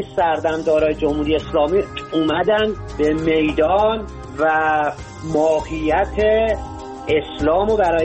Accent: Iran; من به عنوان یک ایرانی وطن پرست وطن دوست از آقای خامنه‌ای و از آقای خمینی و کلاً از جمهوری اسلامی تشکر میکنم.

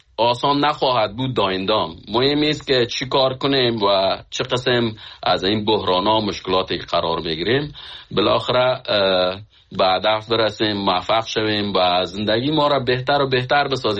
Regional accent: Khinjan, Baghlan, Afghanistan; moved away as an adult; من از فامیل بسیار فقیر از افغانستان هستم که از سالنگ هستم، از خنجان، فامیل ما اونجا زندگی میکنن که از اونجا آمدیم.

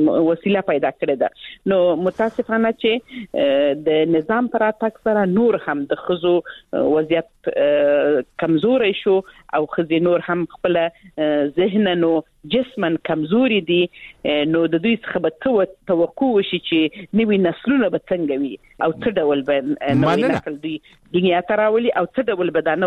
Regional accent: Helmand, Afghanistan; زه خپل د هلمند ولایت څخه یم

